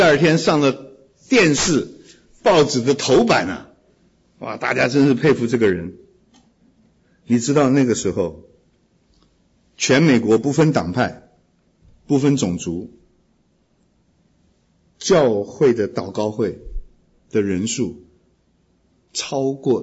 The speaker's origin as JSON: {"language": "Chinese", "country": "China", "moved": "as an adult", "lives_now": "United States", "said": "我那时候刚来美国就搞不懂啊，我说我们中国人傻会崇拜一个人啊"}